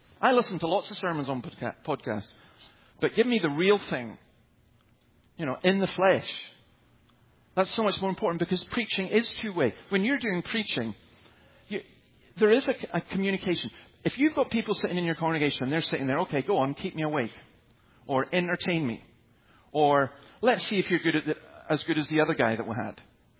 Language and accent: English; Scotland, United Kingdom; And, okay, I'm Scottish, so we're not, forgive the stereotype, we're not African Americans, you know.